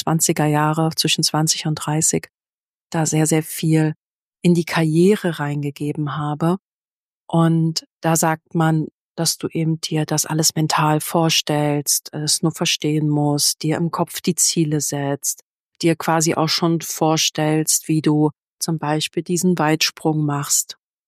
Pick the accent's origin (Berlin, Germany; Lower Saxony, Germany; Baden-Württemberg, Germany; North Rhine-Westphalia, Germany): Berlin, Germany; Und dort, wo ich groß geworden bin in Berlin, gab es eines der größten, oder gibt es, glaube ich, immer noch eines der größten Leistungszentren für Sportler.